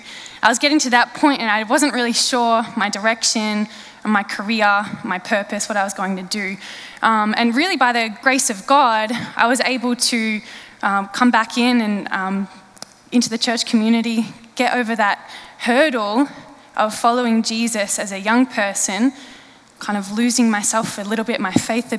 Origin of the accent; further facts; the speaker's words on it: Swan Hill, Victoria, Australia; when I turned 16, was when I moved from my hometown in country Victoria, Swan Hill, to a boarding school in Melbourne.